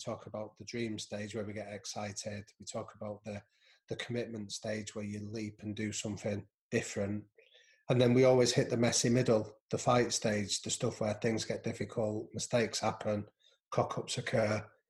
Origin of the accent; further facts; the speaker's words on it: Manchester, North West England, United Kingdom; so I'm from Manchester originally, I'm from North Manchester, I grew up in a boxing gym